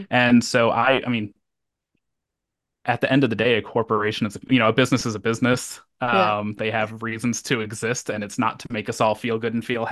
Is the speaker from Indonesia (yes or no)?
no; Puerto Rico; They might could be more specific and say, like, myself, I'm from Puerto Rico.